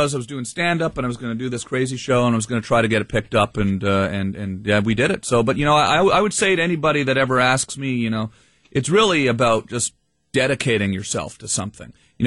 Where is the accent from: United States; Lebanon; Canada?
Canada; hey, I'm from Canada.